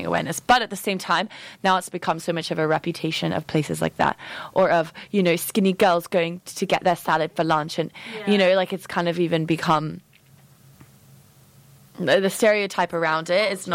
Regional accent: California, United States; Also, I'm not, like, I'm coming from California.

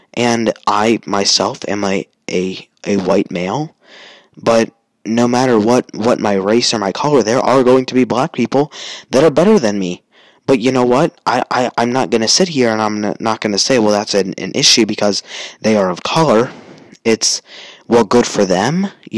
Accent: Chicago, Illinois, United States; I am from the North Side. and I've been to the South Side. You know, there's a feeling about the South Side that is just a little different from the North Side. You don't feel as safe around the South Side of Chicago.

